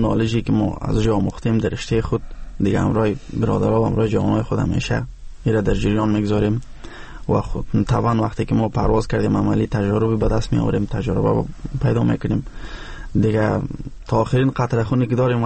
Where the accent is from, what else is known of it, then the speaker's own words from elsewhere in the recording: Afghanistan; ما خوب ما شما افغان هستیم